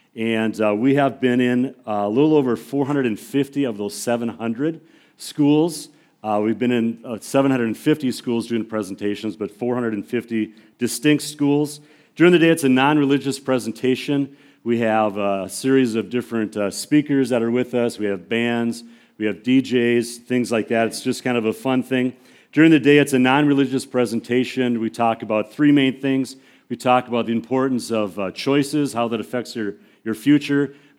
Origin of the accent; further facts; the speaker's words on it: Crystal, Minnesota, United States; I grew up in the Twin Cities, grew up in Crystal, and went to North Central as youth pastor for 18 years.